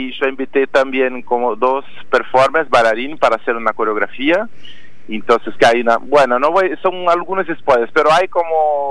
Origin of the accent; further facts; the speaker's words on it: Porto Alegre, Rio Grande do Sul, Brazil; Spanish is a second language; now in Buenos Aires, Argentina; Y soy del sur de Brasil, de verdad. Cuando dijiste que soy de San Pablo, no soy, soy de Porto Alegre.